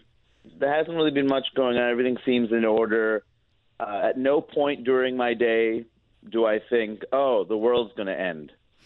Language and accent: English; East Coast, United States; Growing up in the East Coast, I think, tends to, you know, I grew up in a snapping culture